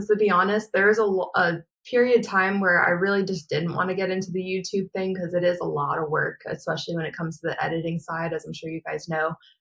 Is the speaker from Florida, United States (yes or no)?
no; New York, United States; I grew up fishing in New York. Ever since I was little, my pop-up would have me out there real little on the boat, fishing for fluke and flounder.